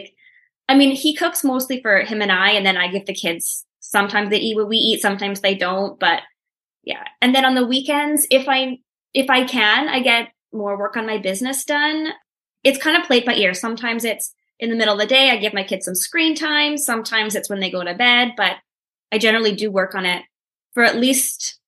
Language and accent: English; Canada; I haven't really found any big roadblocks being a Canadian seller.